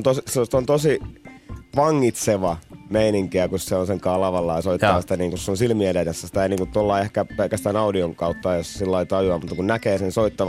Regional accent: Tampere, Pirkanmaa, Finland; mä oon Länsi-Tampereelta

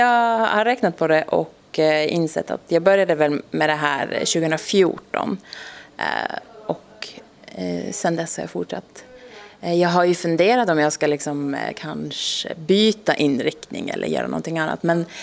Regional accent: Åland, Finland; jag ser både på mig och mitt hantverk som ett slags ambassadörskap för min hemö då, Åland.

